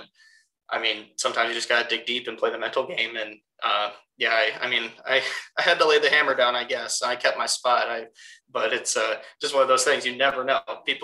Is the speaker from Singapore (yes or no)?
no; Columbus, Ohio, United States; she and my grandpa, they lived a couple hours away in Canton, and I grew up in Columbus.